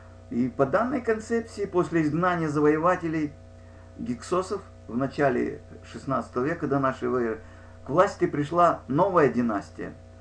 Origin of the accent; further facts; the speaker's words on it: Kyrgyzstan; Я, например, приехал со Средней Азии, из Киргизии, да?